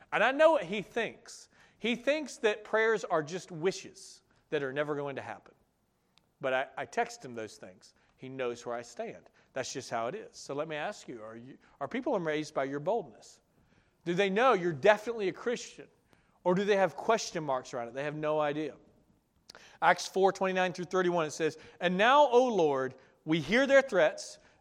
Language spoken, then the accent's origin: English; Georgia, United States; So I grew up in Northwest Georgia. I was a kid with blue hair.